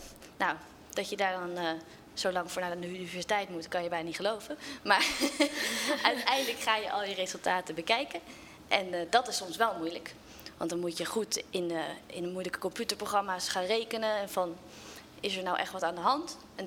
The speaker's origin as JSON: {"language": "Dutch", "town": "Apeldoorn", "region": "Gelderland", "country": "Netherlands", "said": "Nee, ik kom uit Apeldoorn. Dat is in Gelderland."}